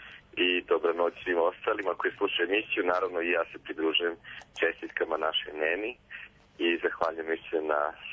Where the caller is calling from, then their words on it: Užice, Šumadija and Western Serbia, Serbia; U nas, kod nas u Užicu, noć je veoma radosna i srećna.